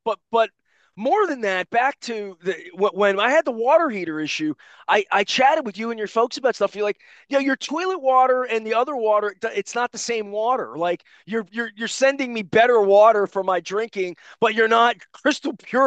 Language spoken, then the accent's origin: English; Dundalk, United States; I grew up in Dundalk.